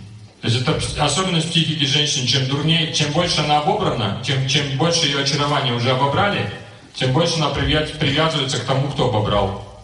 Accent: Riga, Latvia; Я хоть и из Риги, у меня ориентация до сих пор правильная

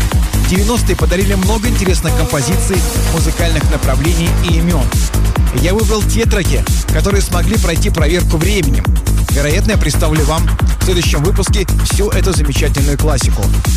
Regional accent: Moscow, Russia; в моем родном городе, в Москве.

